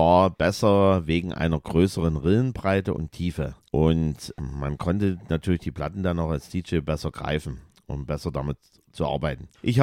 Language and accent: German; East Germany, Germany; Und da war das dann doch nicht so erschwinglich für die Kids der 80er Jahre hier als Ossi, sage ich jetzt mal so.